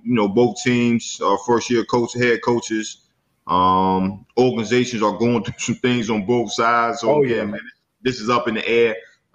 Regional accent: Newport News, Virginia, United States; I'm from Newport News, Virginia. We don't got a team.

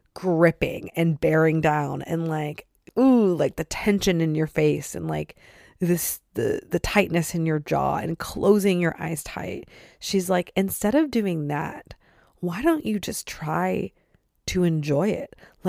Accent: Sandusky, Ohio, United States; but we grew up going to Cedar Point in Sandusky, Ohio all

